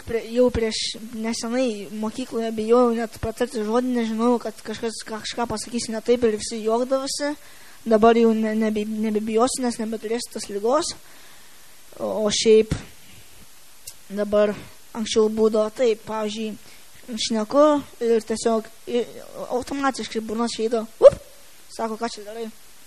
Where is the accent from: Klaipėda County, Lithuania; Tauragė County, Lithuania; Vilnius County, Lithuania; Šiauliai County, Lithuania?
Šiauliai County, Lithuania; Radviliškis; esu iš Radviliškio.